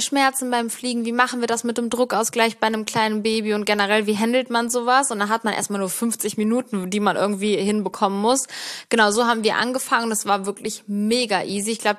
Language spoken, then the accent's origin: German; Cologne, North Rhine-Westphalia, Germany; wir kommen ja aus Köln